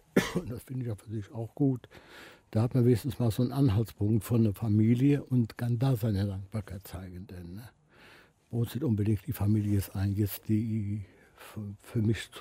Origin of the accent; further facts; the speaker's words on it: Cologne, North Rhine-Westphalia, Germany; also ich bin ein Kölner Junge, eine richtige Kölsche